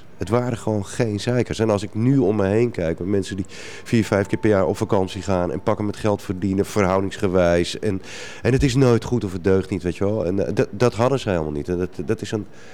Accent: Amsterdam, North Holland, Netherlands; born there; Ik ben aan de overkant van het IJ geboren in een arbeidershuisje in een buurt die nu heel hip is.

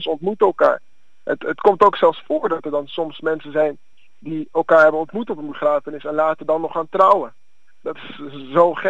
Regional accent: Amsterdam, North Holland, Netherlands; born there; Ik kom uit Ghana. Ik ben wel in Amsterdam geboren, maar mijn ouders komen uit Ghana.

